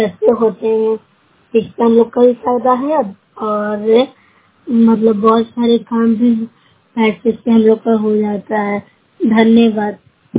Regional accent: Bihar, India; मैं नूरशहर प्रखंड से हूँ, जिला नालंदा की रहने वाली हूँ।

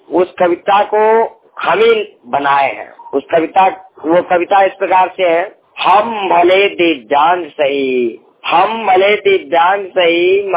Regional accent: Gorakhpur, Uttar Pradesh, India; मैं उत्तर प्रदेश के गोरखपुर जिले का निवासी हूँ।

